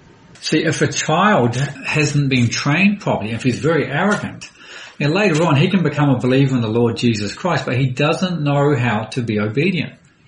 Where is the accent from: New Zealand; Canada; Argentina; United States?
New Zealand; I'm from New Zealand.